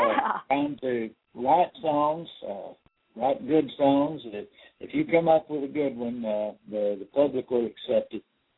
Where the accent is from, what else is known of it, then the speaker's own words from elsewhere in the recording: Brownwood, Texas, United States; Years ago, when I was a youngster here in my hometown of Brownwood, they had a country music show come through.